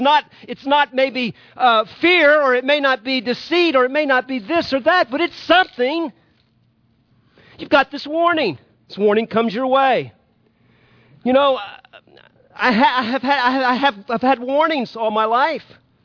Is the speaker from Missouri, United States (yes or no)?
no; New Orleans, Louisiana, United States; I like the idea of growing up in New Orleans that there were warnings of hurricanes.